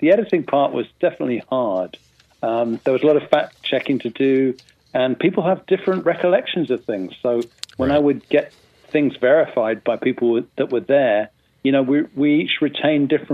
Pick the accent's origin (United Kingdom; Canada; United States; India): United Kingdom; In fact, in the UK, my home country, it's my biggest hit.